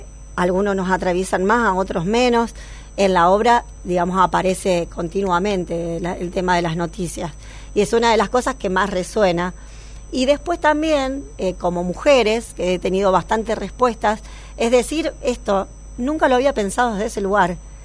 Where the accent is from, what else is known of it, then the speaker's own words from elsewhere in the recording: Cañada de Gómez, Santa Fe, Argentina; moved away; yo soy de Cañada de Gómez, en el 98 empecé a hacer talleres allá en Cañada de Gómez